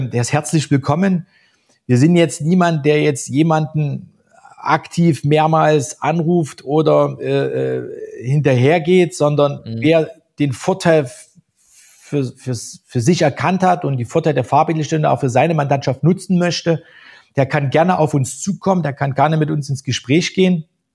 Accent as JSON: {"language": "German", "region": "East Germany", "country": "Germany", "tie": "born there", "said": "ich bin ja selber in der DDR geboren, bin auch Jungpionier gewesen und habe eine sozialistische Ausbildung genossen, also keine Ausbildung, aber eine kleine Prägung, bis zum Kindergartenalter und bis zum Eintritt in die Schule."}